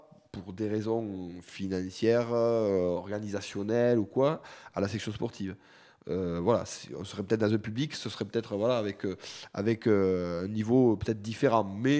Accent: France; Je suis français.

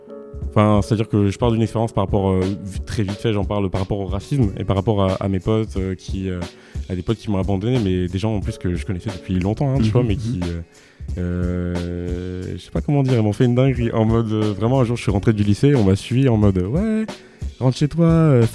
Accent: Fougères, Brittany, France; born there; alors je suis breton.

